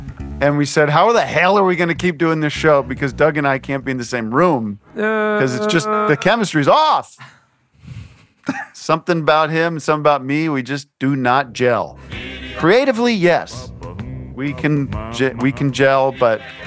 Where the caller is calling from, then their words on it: Canada; I'm calling in from Canada, okay?